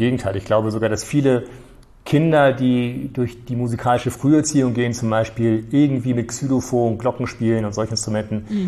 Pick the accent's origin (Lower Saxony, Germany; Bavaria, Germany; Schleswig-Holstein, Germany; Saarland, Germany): Schleswig-Holstein, Germany; Norderstedt; Norderstedt, dort, wo ich aufgewachsen bin.